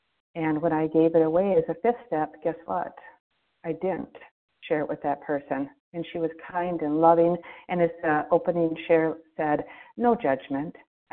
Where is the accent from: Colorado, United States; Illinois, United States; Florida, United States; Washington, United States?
Florida, United States; Yes, I am from Florida.